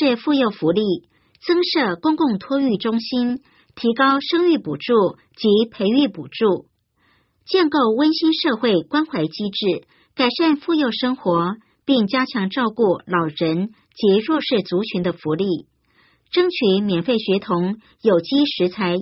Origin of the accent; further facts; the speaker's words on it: Taiwan; 我是台湾人，我主张台湾独立。